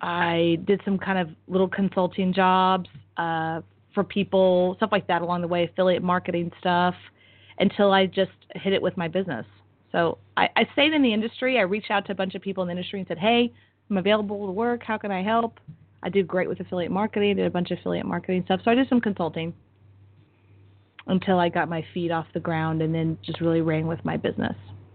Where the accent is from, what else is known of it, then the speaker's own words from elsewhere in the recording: Texas, United States; also born or lived in Florida; So I woke up and my sister is in Austin. I'm from Texas, and Austin was doing very well on a financial level.